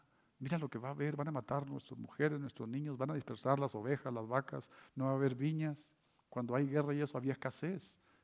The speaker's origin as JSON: {"language": "Spanish", "country": "Mexico", "said": "la gente en mi país, lo voy a decir, en mi México"}